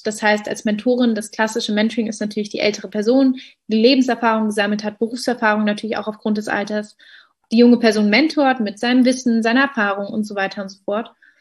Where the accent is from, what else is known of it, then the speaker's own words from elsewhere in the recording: Berlin, Germany; born there; als gebürtige Berlinerin